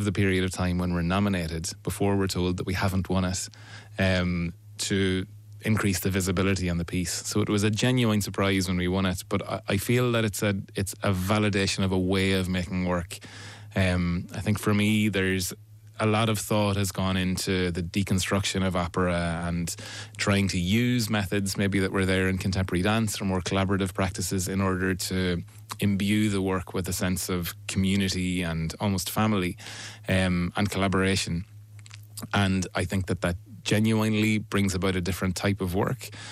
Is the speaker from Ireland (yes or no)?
yes; Ireland; not just the Irish language, but I suppose that, like you say, the vocabulary of being Irish.